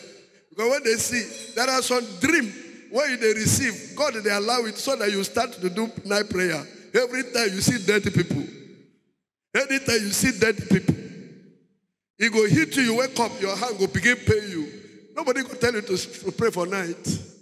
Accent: Nigeria; I am a Nigerian. It is not because of the passport I carry. It is because I know my foundation. I know I'm a Nigerian.

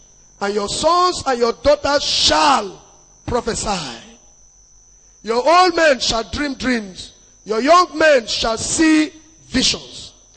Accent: Akwanga, Nasarawa, Nigeria; English is a second language; now in Lagos, Nigeria; I am in Lagos here, but I am from Akwanga. Now, we speak largely Hausa in our areas, the general language.

